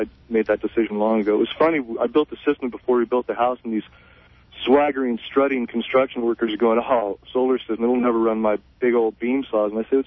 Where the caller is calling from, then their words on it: Big Sur, California, United States; Howdy, I'm calling from Big Sur, and I've lived off-grid for 14 years.